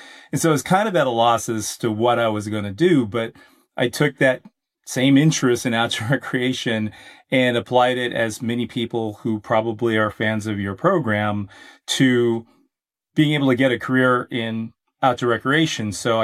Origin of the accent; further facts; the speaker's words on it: Los Angeles, California, United States; And I grew up originally in Los Angeles, California, and I spent much of my formative years in the Boy Scouts